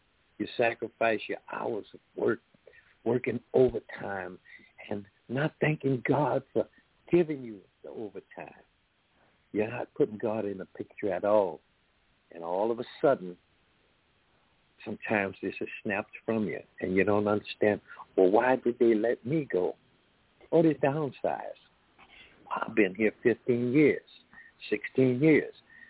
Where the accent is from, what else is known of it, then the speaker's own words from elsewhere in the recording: New Orleans, Louisiana, United States; I am 78 years old, and never. I grew up in New Orleans.